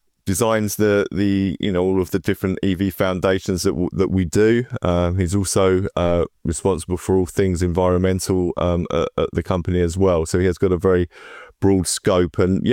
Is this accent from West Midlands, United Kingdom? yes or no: no; London, United Kingdom; So I'm from South London, as you probably can tell.